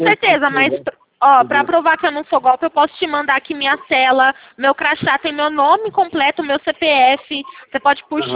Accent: Jundiaí, São Paulo, Brazil; Isso, eu sou de São Paulo, sou da cidade de Jundiaí, o interior de São Paulo.

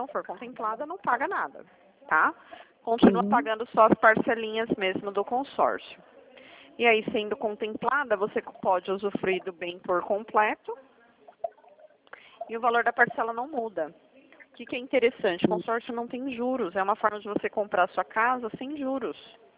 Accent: Sorocaba, São Paulo, Brazil; Sou de Sorocaba.

